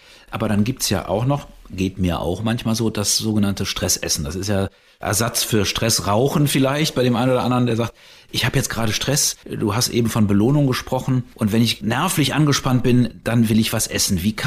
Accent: Cologne, North Rhine-Westphalia, Germany; Als Kölner

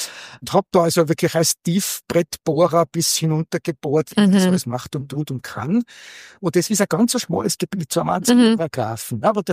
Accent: Tyrol, Austria; Ich komme aus der Tiroler Provinz mit einer angefangenen Dissertation

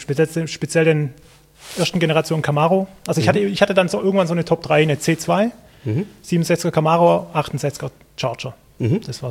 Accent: Baden-Württemberg, Germany; Ich meine, ich komme aus der Stuttgarter Gegend.

